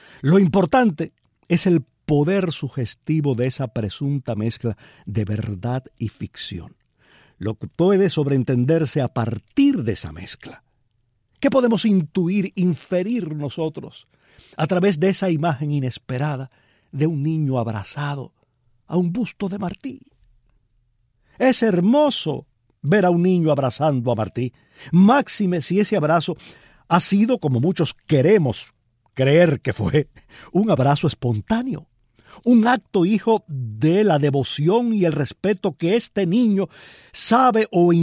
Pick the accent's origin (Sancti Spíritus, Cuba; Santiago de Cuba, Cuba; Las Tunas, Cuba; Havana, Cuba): Santiago de Cuba, Cuba; Palma Soriano; regreso a mi infancia en Palma Soriano.